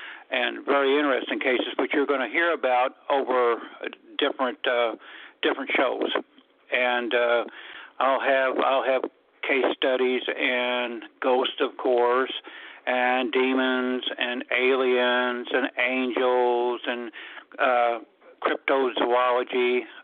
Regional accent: Louisville, Kentucky, United States; I'm from Louisville, Kentucky. I'm calling from Louisville, Kentucky.

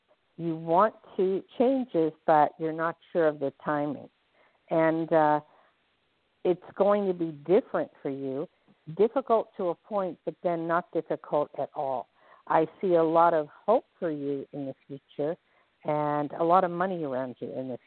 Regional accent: New Jersey, United States; Well, I'm from Jersey, and so we're very similar, and Jersey people love New York people.

